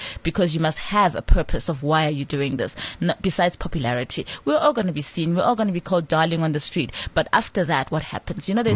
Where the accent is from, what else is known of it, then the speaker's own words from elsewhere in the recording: Soweto, Gauteng, South Africa; I'm from Soweto. I'm like, very African.